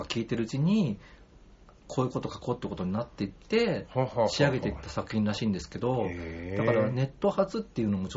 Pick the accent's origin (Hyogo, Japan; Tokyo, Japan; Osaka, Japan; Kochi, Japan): Tokyo, Japan; だからちょっとまあ自分は東京の人間なので